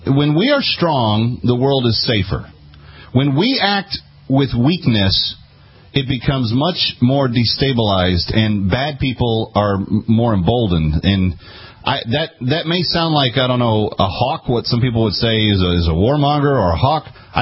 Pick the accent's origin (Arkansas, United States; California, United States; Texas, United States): Texas, United States; Fort Worth; Let's go to my hometown, where I'm from originally, Fort Worth, Texas.